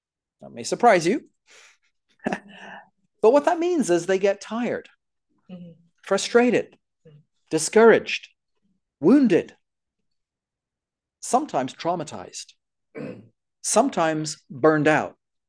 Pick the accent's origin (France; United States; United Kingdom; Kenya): France; also born or lived in Canada; So, because I grew up in France. So I speak French fluently like a Frenchman.